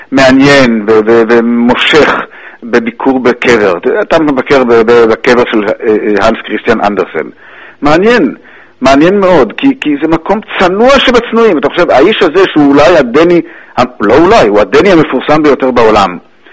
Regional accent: Netzer Sereni, Central District, Israel; also born or lived in Givat Brenner; למשל אני זוכר מנצר סיריוני, קיבוץ שאני בא ממנו, מגבעת ברנר, גם כן קיבוץ שנולדתי בו.

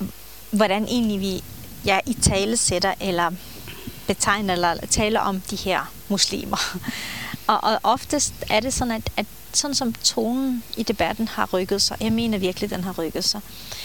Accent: Black Sea Region, Turkey; derfra, hvor jeg kommer fra, op ved hvad hedder den anatolske højslette tæt ved Sortehavet

